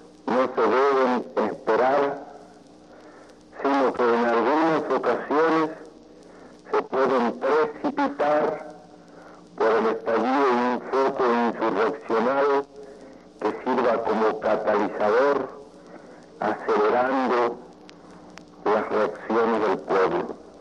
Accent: Rosario, Santa Fe, Argentina; born there; es una cosa pública y notoria que nací en Argentina.

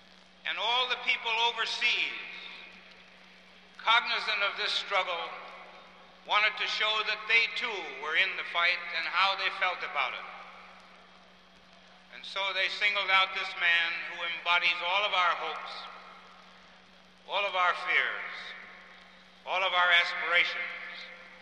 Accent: Minnesota, United States; When I grew up in Minnesota, along with Hubert Humphrey, and I consider myself at least one-fourth Scandinavian

